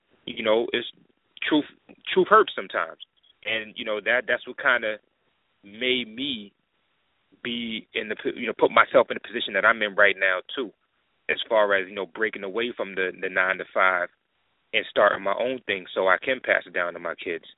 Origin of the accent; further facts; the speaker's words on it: New York City, New York, United States; I grew up in it, you know, being from there. Not to say anybody else growing up outside of New York City doesn't have cockiness and arrogance with it